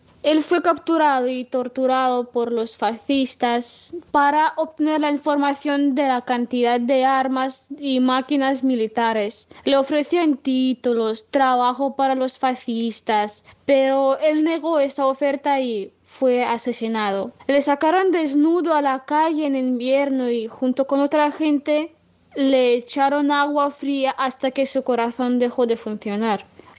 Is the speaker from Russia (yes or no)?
yes; Russia; Spanish is a second language; soy rusa. Vivo en la ciudad de Volgogrado, o como se llamaba antes, Stalingrado